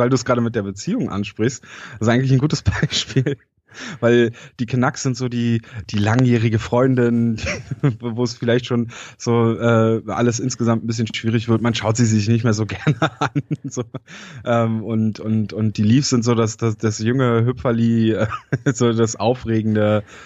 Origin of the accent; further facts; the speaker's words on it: Berlin, Germany; als Berliner ist man halt so nah dran, ne?